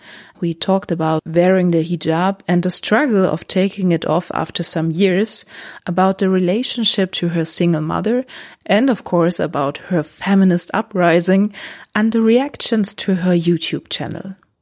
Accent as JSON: {"language": "English", "region": "Berlin", "country": "Germany", "second_language": "English", "said": "I'm from Berlin. I just turned 32 years"}